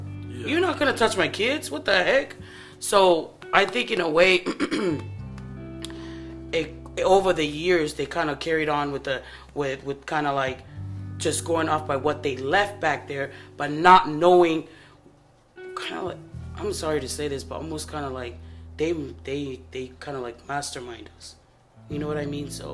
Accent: Tonga; I was saying how growing up in Tonga, there was no such thing as discipline.

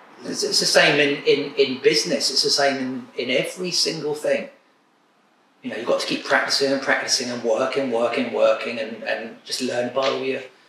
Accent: Southsea, South East England, United Kingdom; I'm from Southsea where they got Southsea Skate Park.

